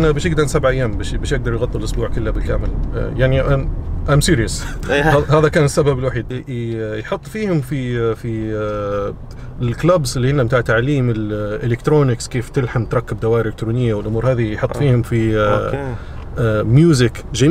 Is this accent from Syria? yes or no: no; Benghazi, Libya; moved away; انا من اول ما جيت من ليبيا ناسيها. انا من حي سيدي يونس.